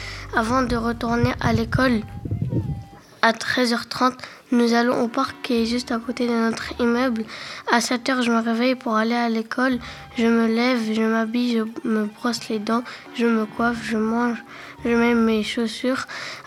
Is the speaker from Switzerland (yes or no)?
no; Tunisia; j'ai 9 ans, je suis tunisienne.